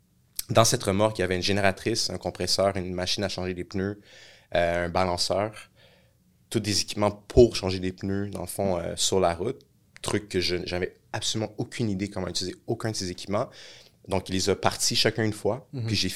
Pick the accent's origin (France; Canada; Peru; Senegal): Canada; Laval, Quebec; Je suis d'origine haïtienne. Première génération d'immigrants étaient mes parents. J'ai grandi à Laval.